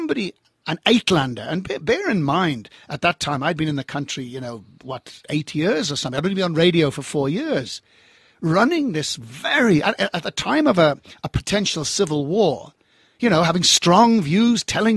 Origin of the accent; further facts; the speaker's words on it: Ireland; So that's how I happened to be born and bred in Ireland.